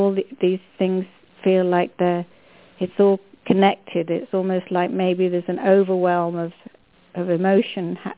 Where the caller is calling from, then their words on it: Totnes, South West England, United Kingdom; I'm calling from Totnes in England.